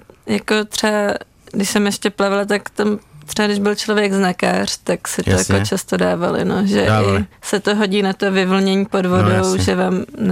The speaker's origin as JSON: {"language": "Czech", "region": "Prague", "country": "Czechia", "said": "tak já jsem z Prahy, takže nějaký prostě závody, co byly v Praze"}